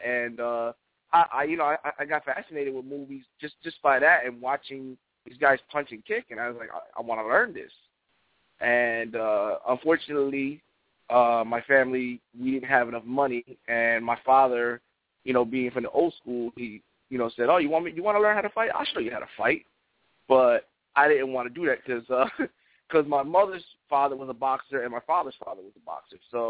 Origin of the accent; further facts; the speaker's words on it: Newark, New Jersey, United States; But the funny thing is, growing up, being born and raised in Newark, New Jersey, I've always myself said